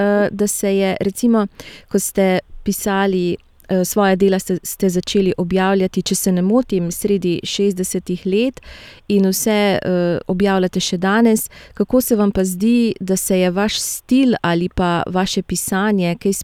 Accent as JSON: {"language": "Slovenian", "town": "Šempeter", "region": "Savinja", "country": "Slovenia", "tie": "born or raised there", "accent": "Savinja dialect", "said": "ker jaz sem doma iz Šempetra"}